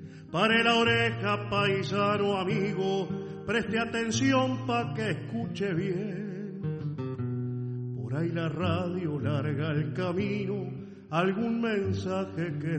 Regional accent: Comodoro Rivadavia, Chubut, Argentina; Soy nacido en Comodoro Rivadavia, en la provincia del Chubut, criado en un ambiente rural, criado entre las ovejas, criado entre las chacras. Viví toda mi niñez y mi adolescencia en el campo.

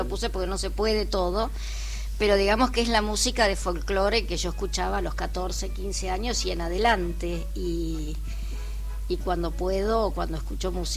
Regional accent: Las Heras, Buenos Aires Province, Argentina; Así que, sí, en Las Heras, en mi pueblo...

